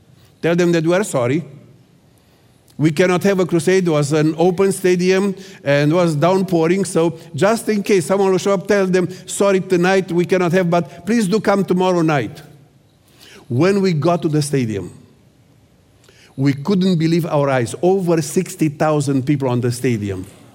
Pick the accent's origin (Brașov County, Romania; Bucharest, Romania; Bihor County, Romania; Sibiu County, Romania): Bihor County, Romania; Oradea; we started a theological seminary in Oradea, my hometown, my home church.